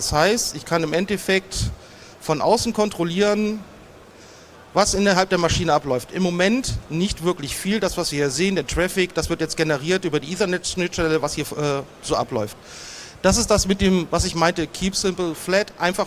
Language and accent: German; Düsseldorf, North Rhine-Westphalia, Germany; Wir haben alleine in Düsseldorf, aus Erfahrung, wo ich herkomme, 7 Firmen